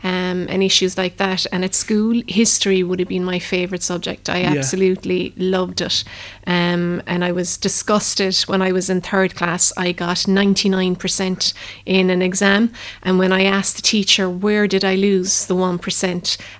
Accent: Ardfert, Munster, Ireland; I grew up in Arfort.

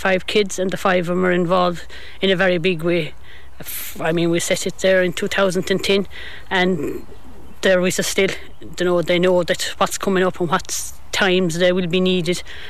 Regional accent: Ballyheigue, Munster, Ireland; No, I didn't come from a farming background. I'm from Ballyheigue. We live in the village.

